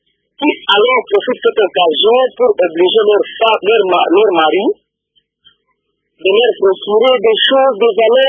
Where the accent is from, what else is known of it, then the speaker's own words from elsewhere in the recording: Baraka, South Kivu, DR Congo; ici chez nous à Baraka aujourd'hui, si vous arrivez au marché d'Aïbaz, vous trouvez tout un encombrement de gens qui cherchent des habits